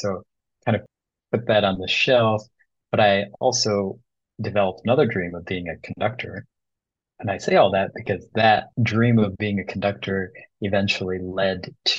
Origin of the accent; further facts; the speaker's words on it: United States; first language Bengali; English is a second language; Actually, my first language, even though I grew up in the States, was Bengali.